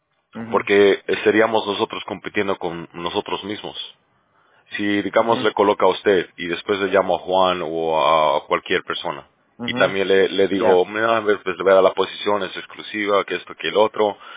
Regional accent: Bolivia; Oh, Centroamérica, no, ese es de Sudamérica, yo soy de Bolivia.

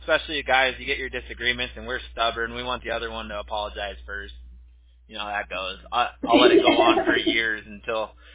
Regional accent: Huntington Beach, California, United States; We grew up in Orange County in Huntington Beach, actually.

